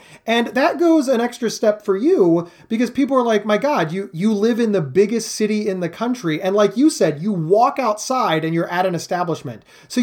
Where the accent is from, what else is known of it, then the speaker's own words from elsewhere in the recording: Columbus, Ohio, United States; I'm like, I'm from Columbus.